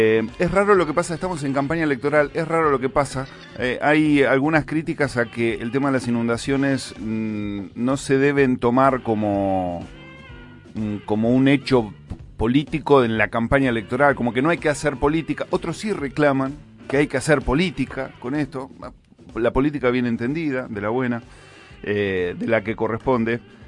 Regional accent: La Plata, Buenos Aires Province, Argentina; nosotros, que somos platenses, que vivimos en La Plata

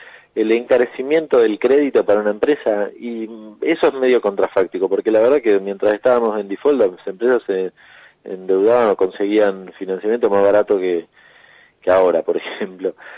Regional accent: Argentina

